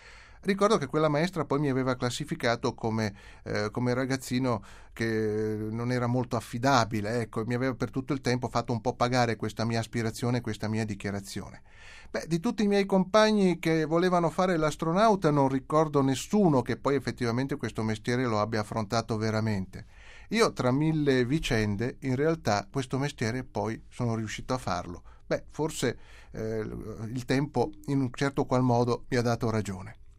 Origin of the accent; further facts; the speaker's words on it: Mantua, Lombardy, Italy; In una città come la mia, io sono di Mantova